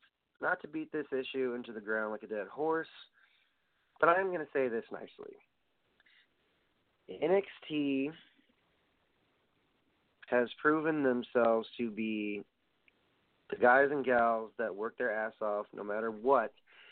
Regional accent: New York, United States; there's already plans for WrestleMania 35 next year in my hometown in New York.

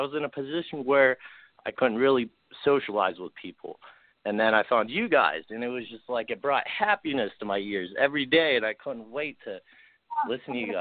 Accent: Indiana, Pennsylvania, United States; moved away; I've lived here for about 5 years, but I grew up in Indiana, PA, about an hour.

